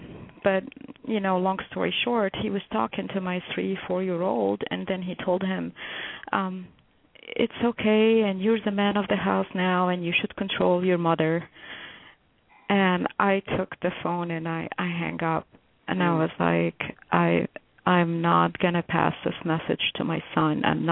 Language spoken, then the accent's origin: English; United States; I am American, and I am a woman, and I am equal to men